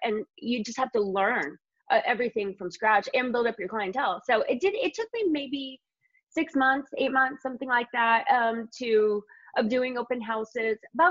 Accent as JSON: {"language": "English", "region": "Indiana", "country": "United States", "lives_now": "Los Angeles, United States", "said": "No, I'm from Indiana."}